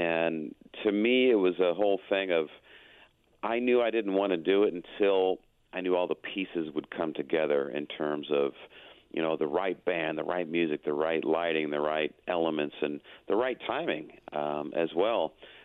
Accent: Chicago, Illinois, United States; back in my hometown of Chicago, and I said, you know what? This would be the perfect place to bring people together and enjoy this beautiful city

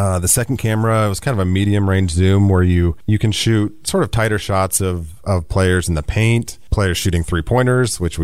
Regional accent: Indiana, United States; Well, I grew up in Indiana. Really rich basketball history.

